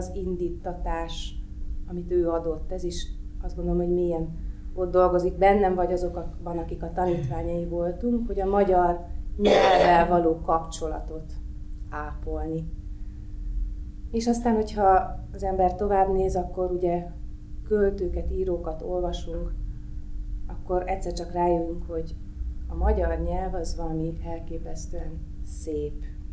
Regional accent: Vas, Hungary; A gyerekkoromat én egy kicsike kis faluba éltem le, 8. osztályos koromig Vas megyében jártam egy pici kis általános iskolába, egy 800 lelkes faluba.

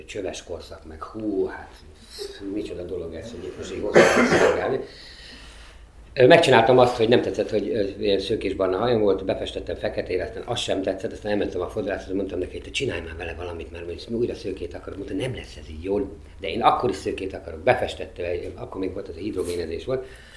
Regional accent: Debrecen, Hajdú-Bihar, Hungary; now in Budapest, Hungary; És mi egy pince lakásban éltünk annó annak idején a Füveszkert utcában Debrecenben

